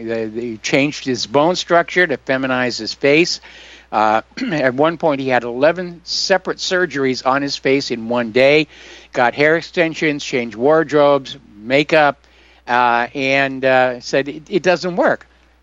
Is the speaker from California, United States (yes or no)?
yes; California, United States; I grew up in California. I had my first car in California.